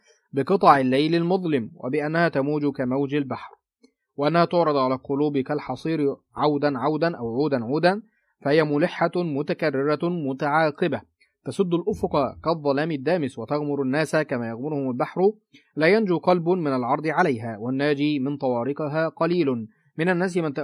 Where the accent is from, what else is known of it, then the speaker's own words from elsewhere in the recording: Egypt; يعني المريض داخل مستشفى مثلا زي عندنا في مصر مثلا من اغلى المستشفيات مستشفى اسمها دار الفؤاد.